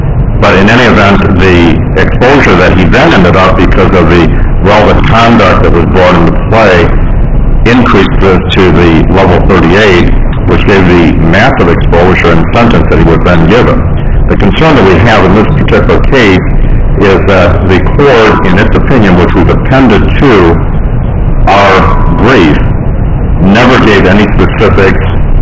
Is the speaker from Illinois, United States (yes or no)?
yes; Danville, Illinois, United States; I'm the attorney for Terrence Washington. I'm from Danville, Illinois.